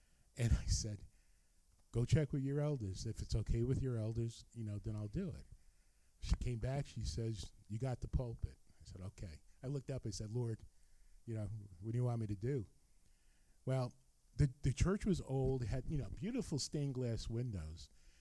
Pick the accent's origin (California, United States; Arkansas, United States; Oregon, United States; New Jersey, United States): New Jersey, United States; Rutherford; he wanted to see where I grew up in Rutherford.